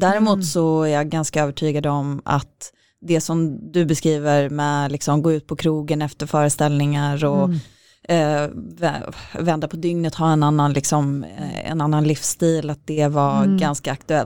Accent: Stockholm, Stockholm County, Sweden; de är uppväxta tillsammans i Göteborg och jag är uppväxt i Stockholm.

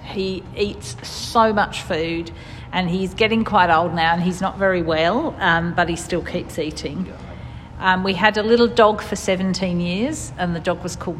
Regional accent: South East England, United Kingdom; moved away as an adult; now in Australia; I grew up in a little place south of London, about half an hour out of London, which is, you know, obviously a very big city, but I didn't feel like I grew up in a city. I grew up, you know, in a suburb, really. Yeah, suburb of London

